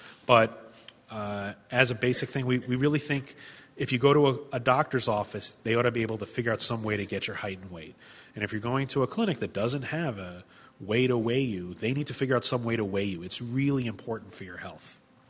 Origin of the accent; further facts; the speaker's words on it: United States; between the steroids and just in general being an American, we don't get good nutrition